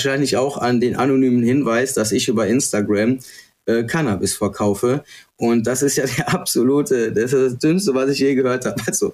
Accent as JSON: {"language": "German", "region": "North Rhine-Westphalia", "country": "Germany", "said": "ich bin ja aus NRW"}